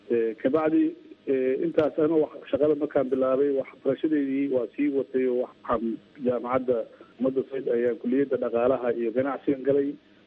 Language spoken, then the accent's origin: Somali; Middle Shabelle, Somalia; also born or lived in Mogadishu; waxaan ku dhashay meel u dhow magaalada Mahabay ee ka tirsan gobolka Shabeellada Dhexe waxbarashadii meesha aan ku soo bilaabay gobolka Shabeellada Dhexe